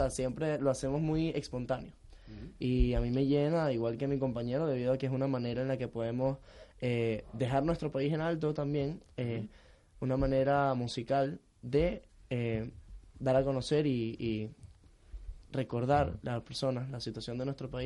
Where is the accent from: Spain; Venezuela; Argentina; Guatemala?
Venezuela; Nuestra situación de venir de otro país, venimos de Venezuela